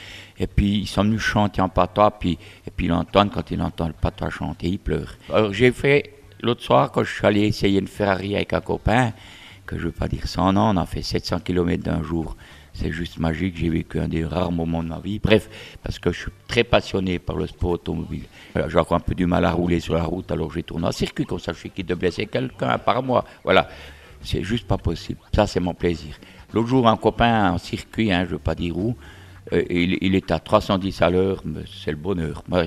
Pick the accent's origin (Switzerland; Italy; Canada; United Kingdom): Switzerland; Le Péquignot, Jura; born there; Je suis né au Pepe Quignot, j'y mourrai, ça c'est sûr. Je tiens trop à mon pays, à mon Jura, parce que je suis d'origine lucernoise. Mais je suis plus jurassien parce que mes amis sont jurats.